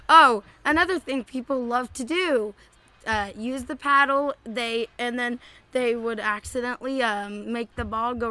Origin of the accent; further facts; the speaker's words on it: Santa Clarita, California, United States; I'm from California, Santa Clarita, California.